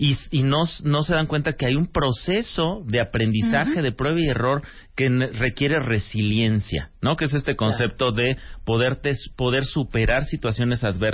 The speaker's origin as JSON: {"language": "Spanish", "country": "Mexico"}